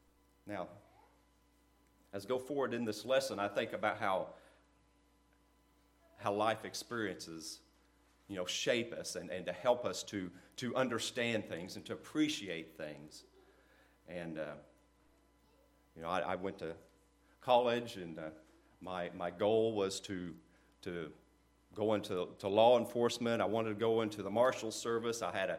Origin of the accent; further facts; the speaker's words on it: Illinois, United States; And I grew up here in Southern Illinois, and we know we're kind of sheltered here.